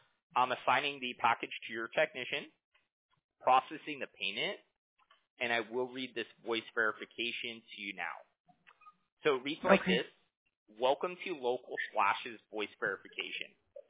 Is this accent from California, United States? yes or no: yes; Huntington Beach, California, United States; I'm from Huntington Beach out here in Orange County, and it's an amazing little town.